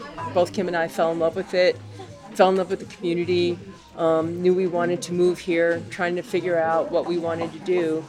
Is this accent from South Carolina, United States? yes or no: no; Chicago, Illinois, United States; I was born and raised in Chicago.